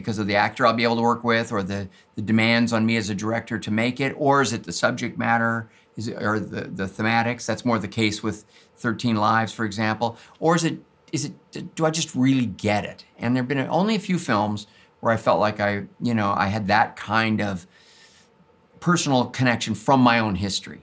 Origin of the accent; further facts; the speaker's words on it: Burbank, California, United States; Just another day growing up in Burbank, California.